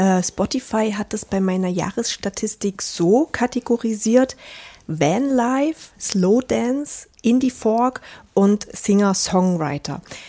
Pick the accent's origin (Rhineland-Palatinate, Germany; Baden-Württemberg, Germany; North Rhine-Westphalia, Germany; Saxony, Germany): Saxony, Germany; Dresden; in meiner alten Heimatgemeinde in Dresden-Prohlis.